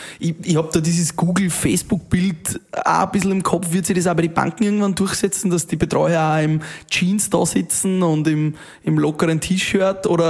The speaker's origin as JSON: {"language": "German", "region": "Upper Austria", "country": "Austria", "said": "Ich komme aus dem Innviertel."}